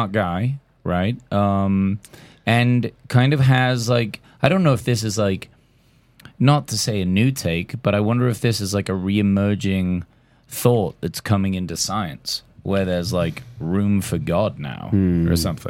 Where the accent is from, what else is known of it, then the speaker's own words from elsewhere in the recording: United Kingdom; My phone does not understand my accent at all. So, I don't know if you can set it to like British English for speaking, but it's often a mess when I say people's names.